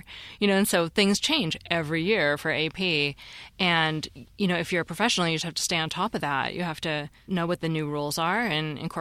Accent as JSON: {"language": "English", "town": "Seattle", "region": "Washington", "country": "United States", "tie": "born or raised there", "said": "when I was growing up in Seattle, my mom would say, oh, let's just do a quick and dirty job on these dishes"}